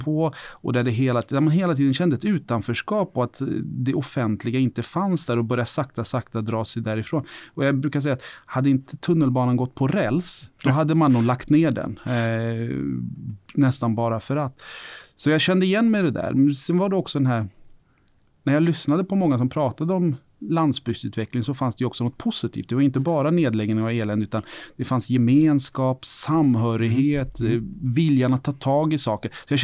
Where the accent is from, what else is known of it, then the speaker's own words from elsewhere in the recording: Stockholm, Stockholm County, Sweden; jag är ju född och uppvuxen i Vårbygård i Stockholm. Miljonprogram, betongförort, utanförskapsområde.